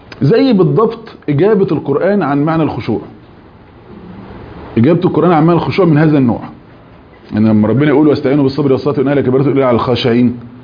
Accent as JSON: {"language": "Arabic", "country": "Egypt", "said": "زي مثلا احنا كمصريين كده شلفطنا معظم الكلام العربي،"}